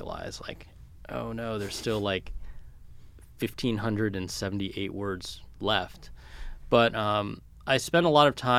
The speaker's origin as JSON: {"language": "English", "region": "California", "country": "United States", "tie": "born or raised there", "said": "when I was a kid and growing up in California, everything like New York publishing, magazines, all these things, yeah, they just seemed like a million miles away."}